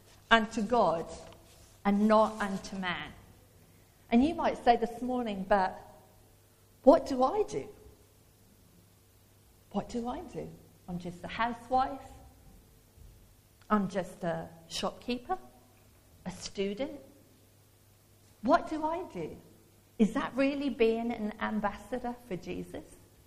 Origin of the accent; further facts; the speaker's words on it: East of England, United Kingdom; because we're Suffolk people. Amen? And Robert and Steph, we're from Suffolk.